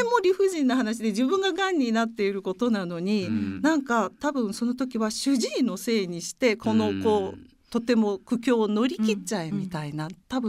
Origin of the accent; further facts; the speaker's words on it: Osaka, Japan; 大阪で育ちました